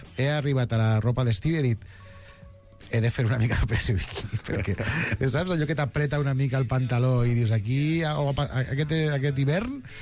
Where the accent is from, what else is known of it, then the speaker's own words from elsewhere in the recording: Castelló de la Plana, Valencian Community, Spain; Jo soc de Castelló, del propi Castelló, exactament.